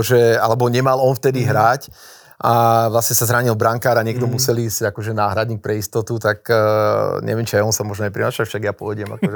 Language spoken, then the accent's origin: Slovak; Považská Bystrica, Trenčín Region, Slovakia; ja som vyrastal v Poľskej Bystrici odchovanec